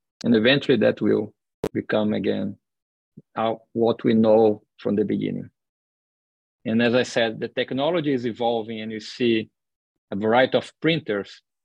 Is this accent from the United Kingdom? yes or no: no; Brazil; now in United States; I'm originally from Brazil